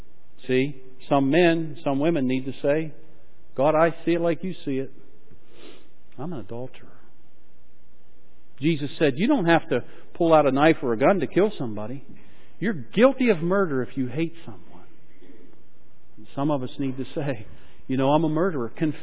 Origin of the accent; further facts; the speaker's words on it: Slippery Rock, Pennsylvania, United States; I grew up in Slippery Rock. Our family lived on Keister Road, one edge of the Slippery Rock University campus